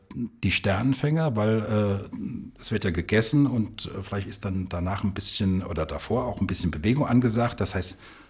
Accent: Mainz, Rhineland-Palatinate, Germany; da hört er ja auch ein bisschen auch meinen Dialekt raus. Ich komme ja aus dieser Gegend hier, eigentlich aus Mainz, ist nicht so weit von hier. Aber diese SCH-Laute und so weiter, die sind ja typisch auch für die Gegend hier.

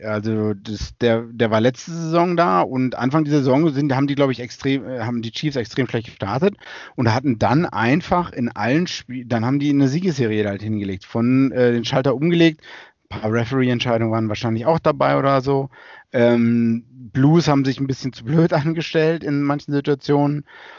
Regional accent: Australia; da verliert man als Australier irgendwann das Interesse.

